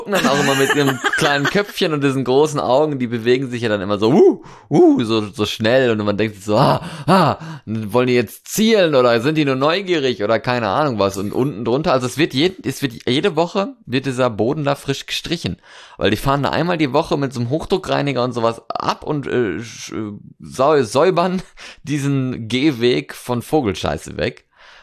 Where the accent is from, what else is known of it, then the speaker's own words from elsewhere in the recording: North Rhine-Westphalia, Germany; now in Cologne, Germany; Aber aus meiner Heimat, so Westfalen, ne, ist ja auch Nordrhein-Westfalen, Köln ist auch Nordrhein-Westfalen, aber hier sind wir im Rheinland, ne?